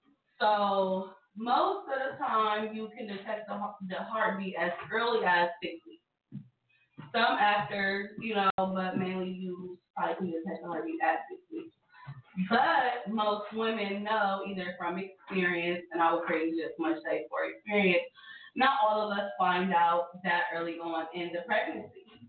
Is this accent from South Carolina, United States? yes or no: no; Cleveland, Ohio, United States; I'm 24. I'm from the Cleveland area.